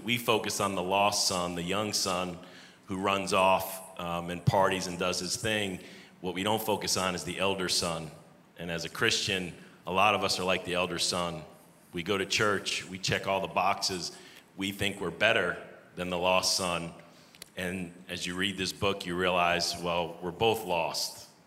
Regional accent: New York, United States; Well, you can tell the reason we have a Yankee uniform is I'm from New York.

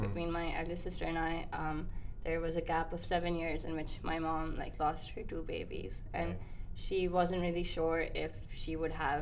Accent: Karachi, Sindh, Pakistan; born or raised there

